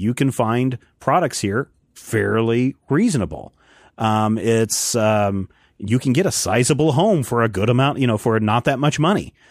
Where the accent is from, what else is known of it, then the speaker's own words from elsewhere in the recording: Kansas, United States; we grew up in Franklin County, one of the poorest counties in the state, which is right next to Johnson County.